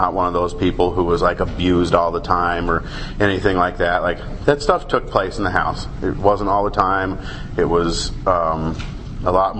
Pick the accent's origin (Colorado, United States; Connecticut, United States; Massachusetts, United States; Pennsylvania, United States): Colorado, United States; Denver; also born or lived in Kansas City; now in Centennial, United States; I guess, you know, I was born out in Kansas City, moved to Denver when I was four. My dad got a job out there.